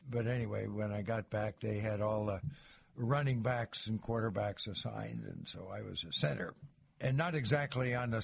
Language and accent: English; Montclair, New Jersey, United States; Well, I grew up in Montclair, New Jersey.